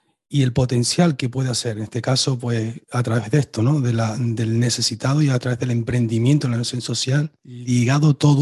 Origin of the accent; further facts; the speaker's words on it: Tenerife, Canary Islands, Spain; soy de Tenerife y las Canarias, España